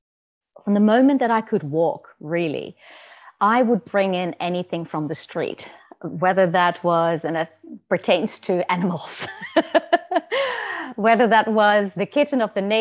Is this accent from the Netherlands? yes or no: yes; Netherlands; moved away; also born or lived in Asia / Africa; I'm originally from the Netherlands, yet I have lived in Asia and Africa for the last 22 years. So I left the Netherlands at quite a young age.